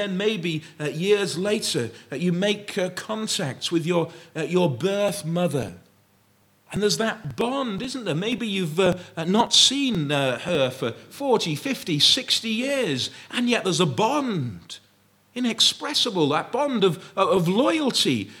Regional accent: Wrexham, Wales, United Kingdom; That's where I'm from. That's where I'm born. I didn't have a choice in the matter. I didn't ask to be born in Wrexham. I was born in Wrexham.

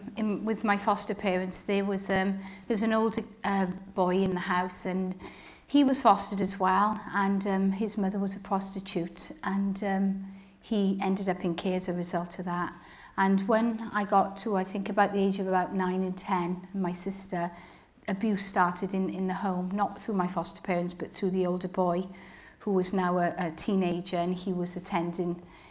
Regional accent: Cardiff, Wales, United Kingdom; also born or lived in Newport; I'm one of five sisters, and I was born in Newport. Okay. And brought up in Newport in the first couple of years, and then I moved to Cardiff.

